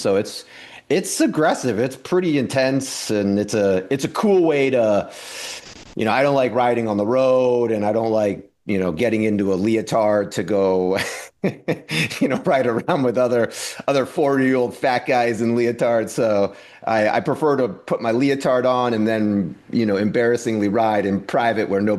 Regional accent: East Coast, United States; growing up on the East Coast, I watched too much Price is Right or something, but I always wanted to marry a California girl.

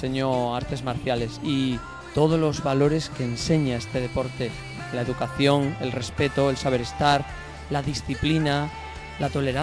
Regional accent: Badajoz, Extremadura, Spain; De Badajoz, de la ciudad de Badajoz.

